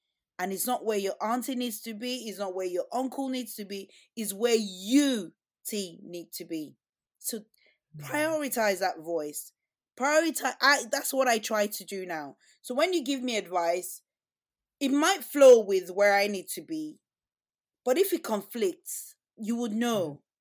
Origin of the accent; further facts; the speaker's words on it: Nigeria; I'm Nigerian and Yoruba